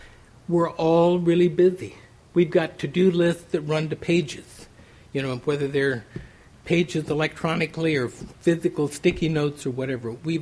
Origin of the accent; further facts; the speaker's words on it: California, United States; When I was growing up in California, as I was a little boy